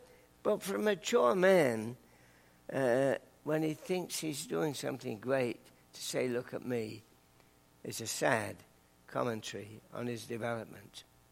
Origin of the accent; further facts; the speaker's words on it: England, United Kingdom; I thought, I'm an Englishman.